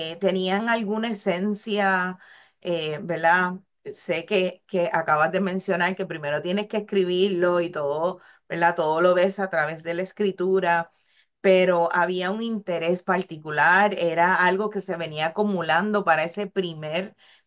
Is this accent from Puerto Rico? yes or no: yes; Puerto Rico; Atiende nuestra esencia como puertorriqueño.